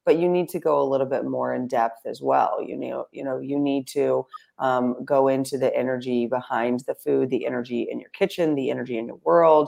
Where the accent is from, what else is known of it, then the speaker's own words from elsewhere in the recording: Florida, United States; I'm from Florida, where when there's a hurricane, it's like, we're not allowing you to come in.